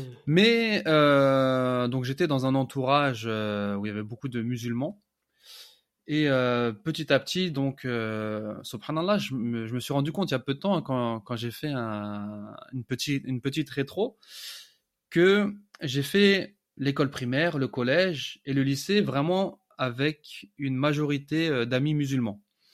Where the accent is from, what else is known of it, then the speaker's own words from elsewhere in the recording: Île-de-France, France; moi, je suis né en France, dans la région parisienne. J'ai grandi comme un jeune des années 80-90.